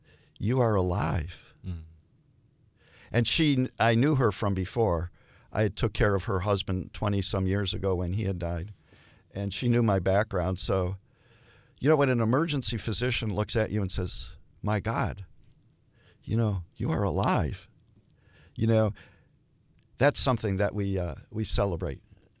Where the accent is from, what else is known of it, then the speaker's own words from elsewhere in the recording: Detroit, Michigan, United States; I come from Detroit, Michigan. I come from a Jewish family. In growing up, we went to Hebrew school.